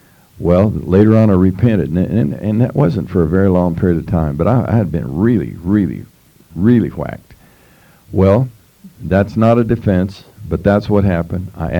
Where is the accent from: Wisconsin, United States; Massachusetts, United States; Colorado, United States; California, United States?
Colorado, United States; Durango; born there